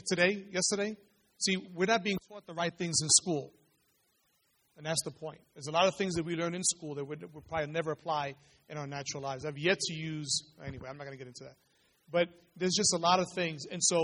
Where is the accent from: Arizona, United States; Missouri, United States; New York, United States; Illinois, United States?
New York, United States; New York City; I mean, I'm from New York City